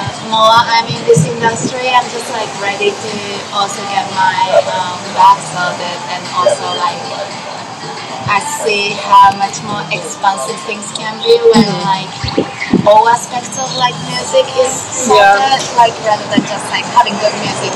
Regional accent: Tokyo, Japan; now in Melbourne, Australia; Well, I came from Tokyo originally, but now I'm based in Melbourne, Australia.

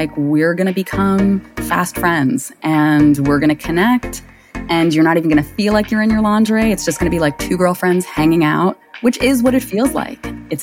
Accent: Brooklyn, New York, United States; So I am in Brooklyn, New York. I am born and bred here.

